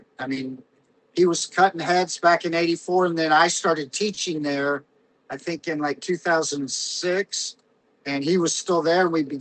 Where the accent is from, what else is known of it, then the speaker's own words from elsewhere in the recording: Dayton, Ohio, United States; I grew up in Dayton, Ohio, where the … were from.